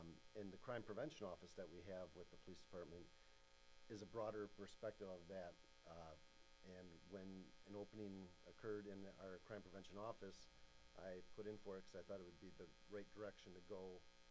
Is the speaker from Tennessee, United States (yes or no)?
no; Kenosha, Wisconsin, United States; I guess I'm born and raised in Kenosha, so this was my community